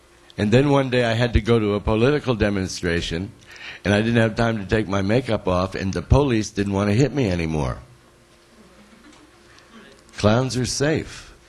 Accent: Connecticut, United States; Now, I grew up in Connecticut. I used to ski a lot.

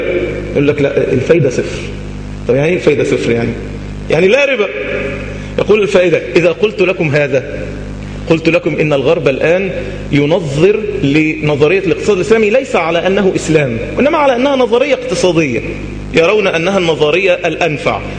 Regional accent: Egypt; اللهم اجعل بلادنا مصر بلد أمن وأمان

